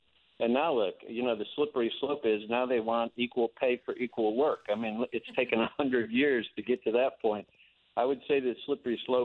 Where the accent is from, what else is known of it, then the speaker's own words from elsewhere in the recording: Midwest, United States; born there; I mean, I was born in the Midwest. I ate meat every day of my life.